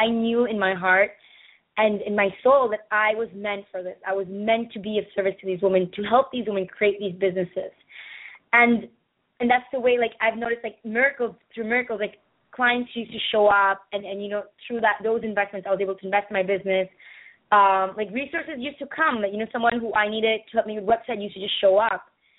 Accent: Panama; I come from an Indian background, so my family, my parents are from India originally, even though I was brought up here in Panama.

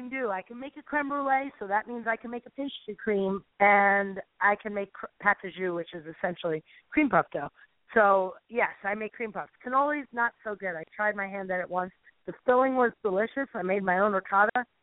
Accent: Connecticut, United States; Okay, so listen, remember, I'm Italian Greek, so I grew up in Connecticut.

